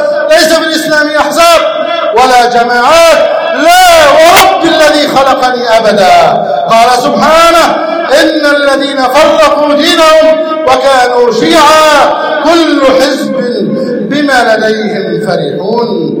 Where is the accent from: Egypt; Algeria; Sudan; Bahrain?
Egypt; اللهم احفظ بلدنا مصر، اللهم احفظ مصرنا